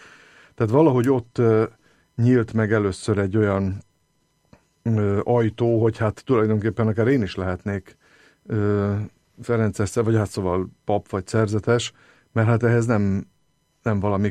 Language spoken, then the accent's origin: Hungarian; Budapest, Hungary; Budapesten születtem, egy testvérem van, tehát tulajdonképpen egy kis családban. Nőttem föl, anyai ágon Márionosztráról származik a család, az apai ág budapesti. Az anyai nagyszüleim ők reformátusok voltak